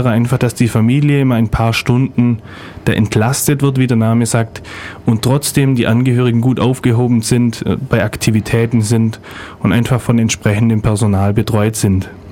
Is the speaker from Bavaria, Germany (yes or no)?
yes; Neu-Ulm, Bavaria, Germany; in Neu-Ulm, wo ich herkomme